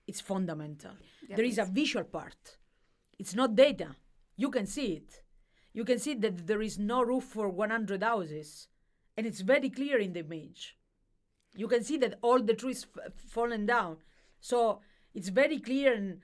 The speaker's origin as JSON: {"language": "English", "country": "Italy", "said": "I mean, Italy, I am from Italy."}